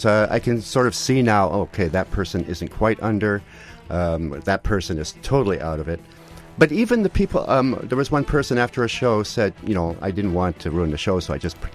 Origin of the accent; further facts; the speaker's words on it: Vancouver, British Columbia, Canada; now in Toronto, Canada; I grew up in Vancouver, and now I live in Toronto.